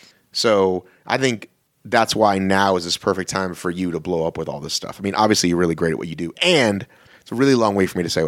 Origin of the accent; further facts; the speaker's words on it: Boston, Massachusetts, United States; born there; So I was born in Boston.